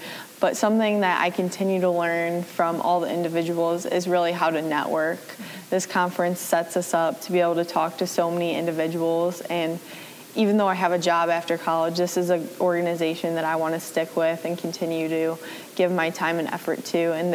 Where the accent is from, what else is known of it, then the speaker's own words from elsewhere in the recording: Flanagan, Illinois, United States; I'm from Flanagan, Illinois.